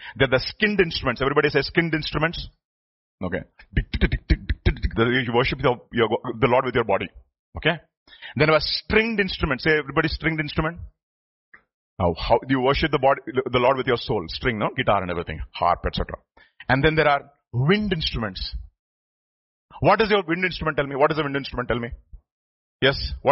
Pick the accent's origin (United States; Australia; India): India; Visakhapatnam, Andhra Pradesh; English is a second language; I'm from Visakhapatnam. You know, but that is my native place. I'm from that land.